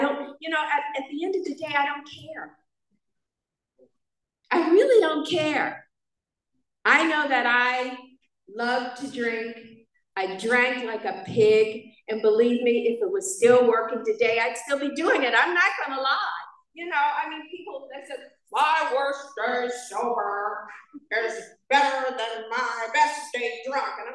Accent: New York City, New York, United States; now in California, United States; And I'm from New York, born and raised in Harlem.

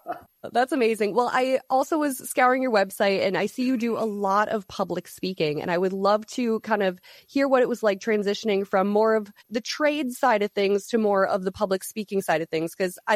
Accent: Midwest, United States; starting with the fact that we are both from the Midwest.

